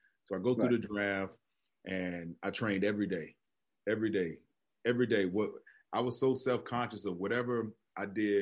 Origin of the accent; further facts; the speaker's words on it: Florida, United States; how I slipped between the cracks because I grew up in Florida.